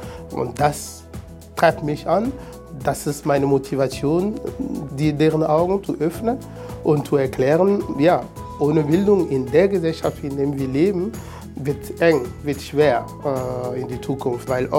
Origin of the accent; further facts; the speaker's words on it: Togo; now in Germany; Ich lebe in Harburg seit 2007. In Deutschland lebe ich seit 2003. Ich komme ursprünglich aus Togo und habe hier in Deutschland Wirtschaftsrecht studiert.